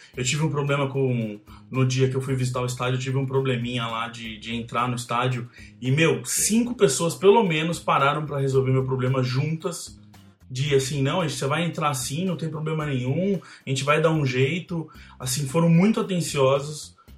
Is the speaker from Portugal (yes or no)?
no; Brazil; Eu falei, viu, eu sou do Brasil, eu expliquei todo o meu caso aí com a NFL.